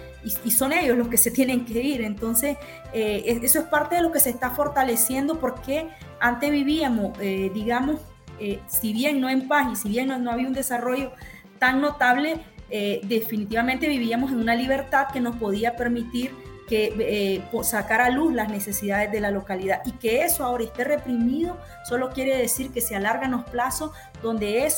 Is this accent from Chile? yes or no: no; Nicaragua; Si bien todos somos nicaragüenses